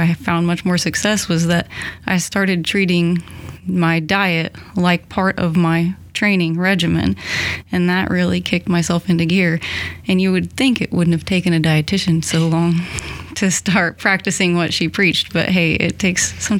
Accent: Oklahoma, United States; but I'm from Oklahoma originally, so I was excited to come back to Oklahoma for a graduate degree

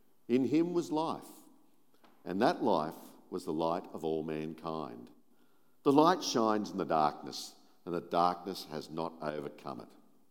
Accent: Campbelltown, New South Wales, Australia; Now, I remember growing up in Campbelltown and going to the show one year

